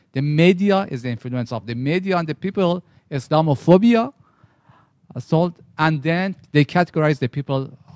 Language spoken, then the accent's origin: English; Iran; English is a second language; At first, they ask you, where are you from? You say, I'm from Iran.